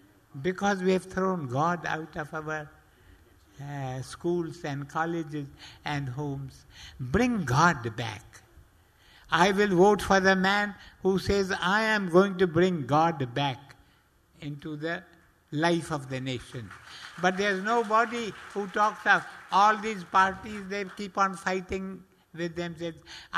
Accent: Sindh, Pakistan; I have stayed in Sindh. I come from Sindh.

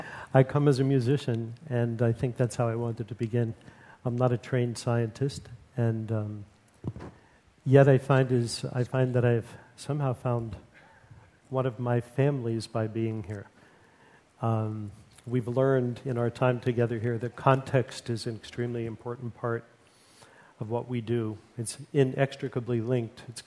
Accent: United States; born there; I was born in the United States

